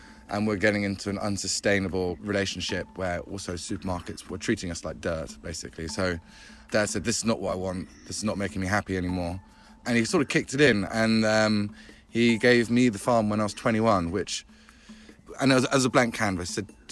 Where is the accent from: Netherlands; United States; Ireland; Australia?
Netherlands; moved away; We're a Dutch family. We emigrated from Holland. Well, I did, Mum and Dad did.